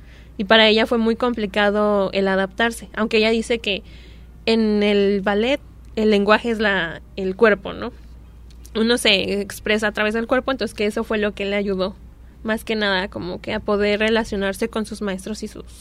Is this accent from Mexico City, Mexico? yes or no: yes; Mexico City, Mexico; Retomando el tema, pues yo soy de la Ciudad de México.